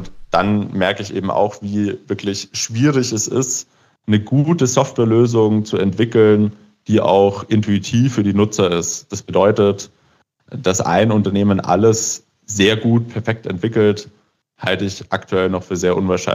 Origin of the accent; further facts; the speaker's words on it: Regensburg, Bavaria, Germany; born there; also ich bin ja gebürtiger Regensburger und natürlich auch ein Riesenfan der Altstadt.